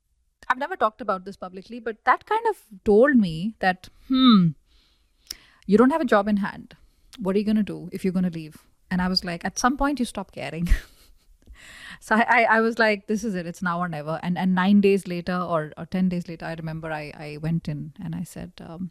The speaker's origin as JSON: {"language": "English", "country": "India", "said": "I'm like, I'm from India. I've learned Spanish as an adult. I speak fluently. I've learned French as an adult. I speak fluently."}